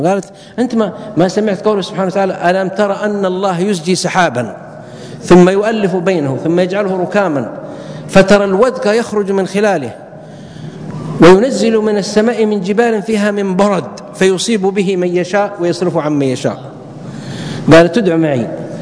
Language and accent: Arabic; Mecca, Makkah Province, Saudi Arabia; كان هو يدرس عندنا في مكة في جامعة أم القرى